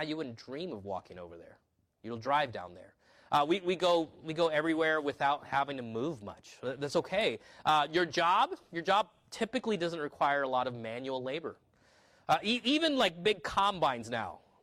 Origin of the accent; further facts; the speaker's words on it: California, United States; also born or lived in Peru; I grew up in California. And when I wasn't living in California, I lived on the coast in Peru.